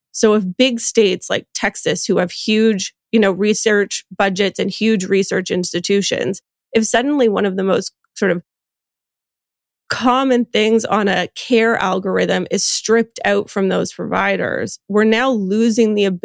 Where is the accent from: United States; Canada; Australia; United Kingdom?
Canada; And I think as a Canadian, I mean, I certainly wrote this when I was a fellow in the US.